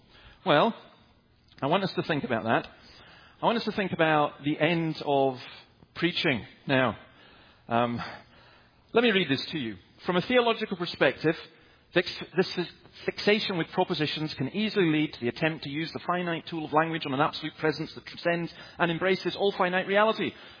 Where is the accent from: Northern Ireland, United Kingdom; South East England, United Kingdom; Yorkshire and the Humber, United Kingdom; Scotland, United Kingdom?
Scotland, United Kingdom; And, okay, I'm Scottish, so we're not, forgive the stereotype, we're not African Americans, you know.